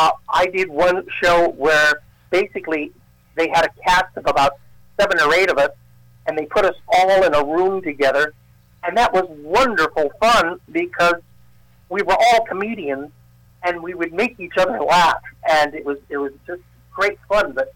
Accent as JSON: {"language": "English", "town": "Tarrytown", "region": "New York", "country": "United States", "tie": "born there", "said": "One, I was born in Tarrytown, New York."}